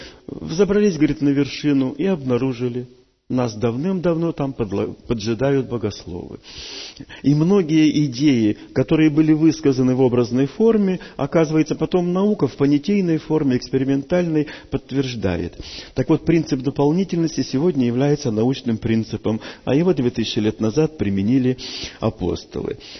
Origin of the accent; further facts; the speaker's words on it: Russia; Я русский, россиянин по происхождению